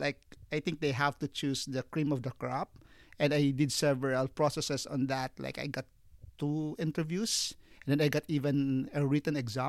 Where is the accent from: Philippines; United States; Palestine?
Philippines; Iloilo, Western Visayas; So in my case, I'm from Iloilo, and that final interview was in Bacolod, was another island.